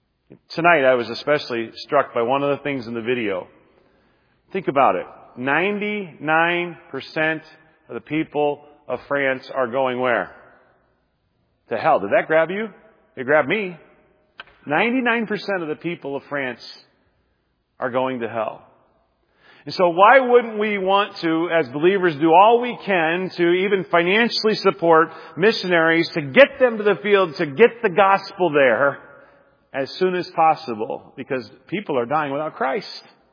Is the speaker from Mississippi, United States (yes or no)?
no; Nebraska, United States; I remember one year as a kid growing up in Nebraska, practically getting frostbite on top of our sunburns Easter weekend.